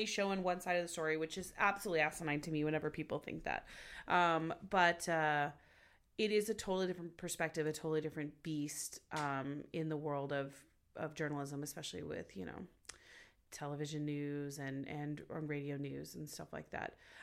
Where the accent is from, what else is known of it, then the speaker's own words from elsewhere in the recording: Los Angeles, California, United States; yeah, I'm from Los Angeles. Like, trust me, Tulsa traffic has nothing on the 405 freeway at 5 o'clock.